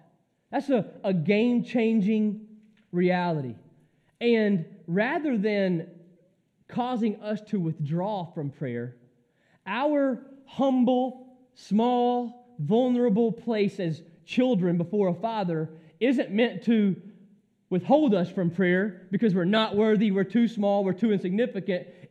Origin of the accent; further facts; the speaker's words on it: Georgia, United States; I grew up in the Bible Belt down in southern Georgia. Good, hardcore, great, fundamental conservatism.